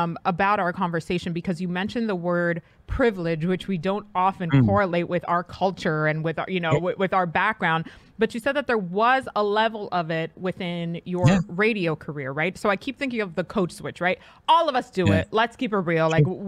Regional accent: New York, United States; first language Spanish; English is a second language; also born or lived in Santo Domingo, Dominican Republic; But Spanish was my first language. The first 3 years of my life were spent in Santo Domingo. And it's funny because there is that duality, right? Like in New York, everyone's like, oh, she's hella Dominican.

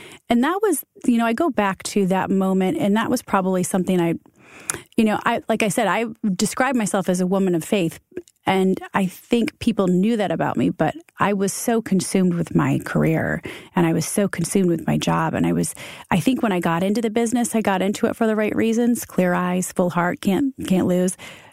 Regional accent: Michigan, United States; We're Midwest kids. I'm from Michigan.

